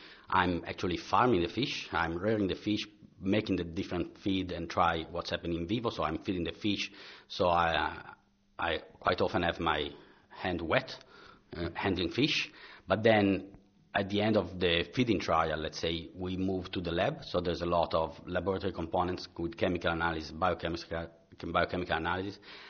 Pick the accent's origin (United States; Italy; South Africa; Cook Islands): Italy; Milan, Lombardy; English is a second language; I grew up, as you can see, pick up from my accent, I'm Italian, and I was born in Milan, a big city, very crowded and polluted.